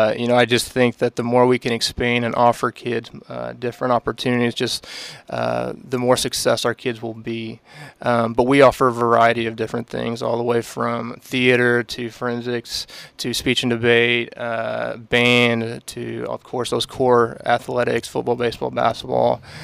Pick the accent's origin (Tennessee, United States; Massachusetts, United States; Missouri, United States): Missouri, United States; Yeah, so I'm originally from Missouri.